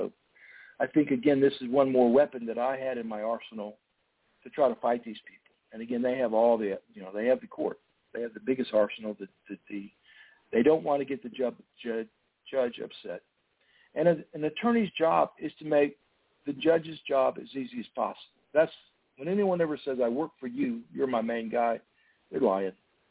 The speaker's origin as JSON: {"language": "English", "town": "Pensacola", "region": "Florida", "country": "United States", "said": "I'm from Pensacola."}